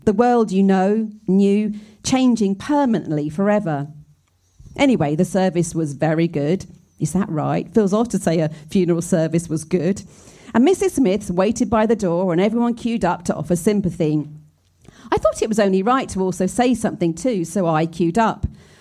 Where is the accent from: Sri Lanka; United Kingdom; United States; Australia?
United Kingdom; Scotland; I grew up in Scotland in a small cul-de-sac